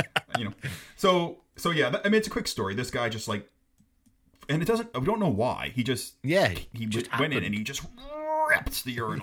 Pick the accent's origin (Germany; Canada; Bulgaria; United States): Canada; So growing up in Canada, they had, like during the commercial breaks